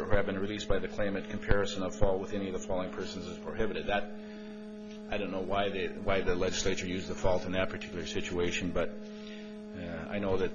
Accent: Lewistown, Montana, United States; I'm an attorney from Lewistown, Montana.

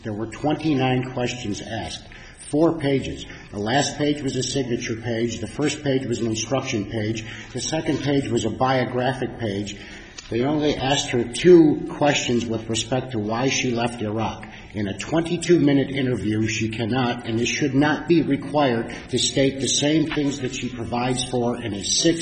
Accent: Chicago, Illinois, United States; I'm from Chicago, Illinois.

